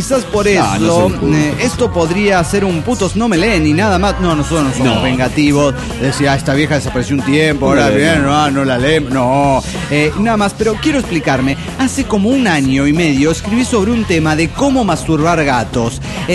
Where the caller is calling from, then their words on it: Mexico; Hola, ¿cómo están? … de México, México.